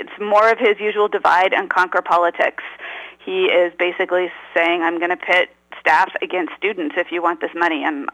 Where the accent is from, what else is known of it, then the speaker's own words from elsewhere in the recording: Los Angeles, California, United States; Yep, so I grew up in Los Angeles, and when I was in sixth grade, Proposition 13 passed.